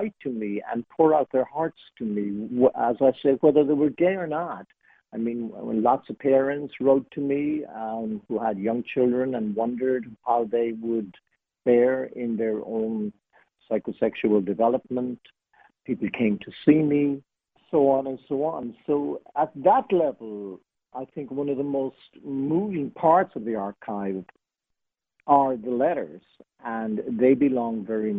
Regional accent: Ireland; I mean, I am Irish, and it's a giving to the Irish nation, that gave me life, as it were, birth, back something of what I have received.

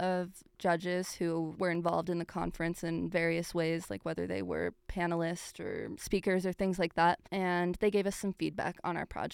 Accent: Colorado, United States; as two people who were born and raised in Colorado, a landlocked state, we did not know much about the Arctic.

